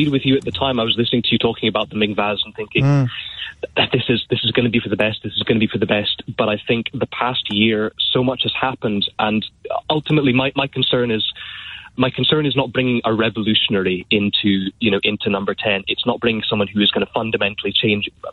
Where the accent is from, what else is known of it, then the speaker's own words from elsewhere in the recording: Scotland, United Kingdom; also born or lived in England; I moved up from England after the last election, after the 2019 election. I moved back up to Scotland.